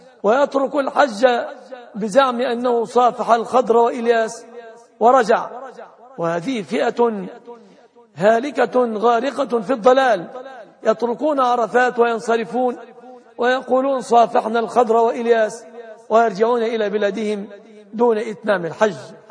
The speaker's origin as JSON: {"language": "Arabic", "country": "Egypt", "said": "أن يحفظ بلادنا مصر"}